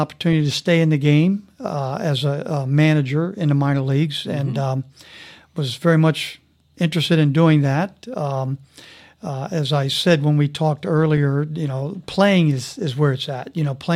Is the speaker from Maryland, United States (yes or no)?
yes; Rockville, Maryland, United States; Yeah, I grew up in Rockville, Maryland, outside of D.C.